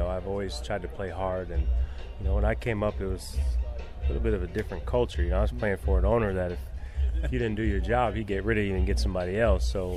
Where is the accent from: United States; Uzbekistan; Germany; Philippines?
United States; New Jersey; born there; You know, I was born in New Jersey, so I was a big Yankee fan growing up